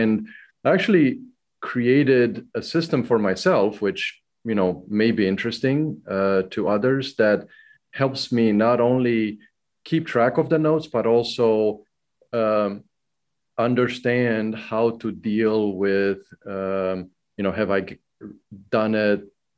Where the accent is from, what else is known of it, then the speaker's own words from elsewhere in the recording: Romania; First of all, growing up in Romania, I've used fountain pens as my way of writing.